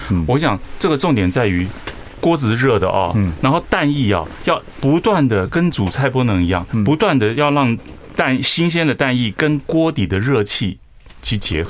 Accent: Keelung, Taiwan; 我在基隆长大，暖暖。

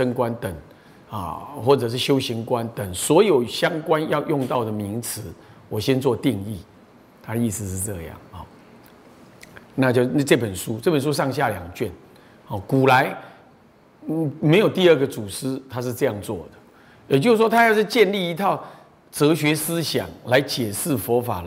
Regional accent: Beitou, Taipei, Taiwan; 你说北投，我的故乡那个北投，北投在前一站叫做奇里岸。

